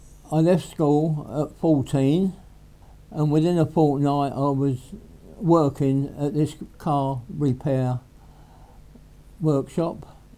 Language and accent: English; Richmond, London, United Kingdom; born there; I was born in Richmond.